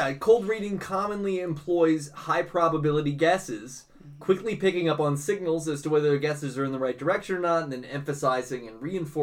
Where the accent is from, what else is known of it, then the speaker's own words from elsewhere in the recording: Scotland, United Kingdom; I'm Scottish and I'm deaf.